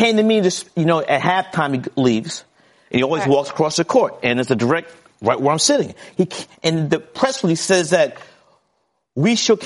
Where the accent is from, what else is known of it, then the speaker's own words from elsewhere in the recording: Brooklyn, New York, United States; I grew up in Fort Greene, Brooklyn.